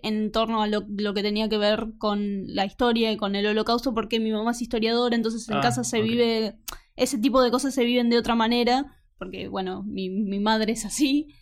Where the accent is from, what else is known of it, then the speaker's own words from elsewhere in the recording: La Pampa, Argentina; yo soy de La Pampa, viniendo de una provincia donde... no hay tanta variedad religiosa, es más difícil encontrarlo, más en los pueblos más chicos